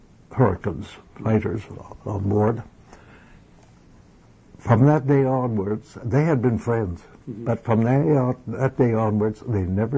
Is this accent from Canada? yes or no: yes; Canada; Only once was there ever anything said in any of my reports about me being Canadian, it made a difference.